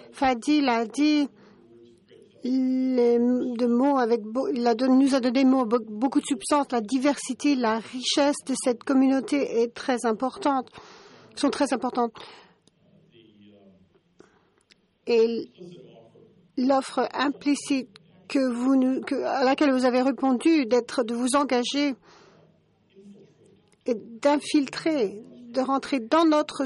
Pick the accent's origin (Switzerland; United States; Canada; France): United States; French is a second language; Chez nous, aux États-Unis, dans les foires, le deuxième prix a toujours les rubans rouges.